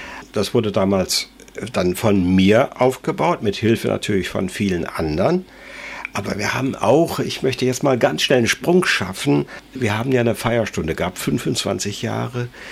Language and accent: German; North Rhine-Westphalia, Germany; Ich bin in der Nordeifel groß geworden.